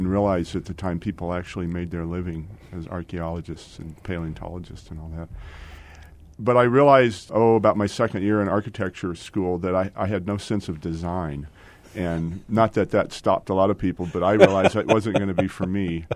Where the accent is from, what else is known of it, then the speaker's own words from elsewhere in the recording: San Antonio, Texas, United States; I grew up in San Antonio, and I was always interested in the past.